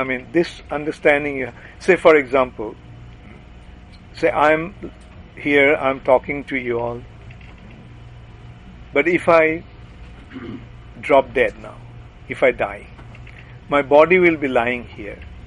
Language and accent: English; Kolkata, West Bengal, India; now in Orlando, United States; But I'm from India. Yeah. Orlando, Florida. Oh, in India. I'm from Bengal. Calcutta.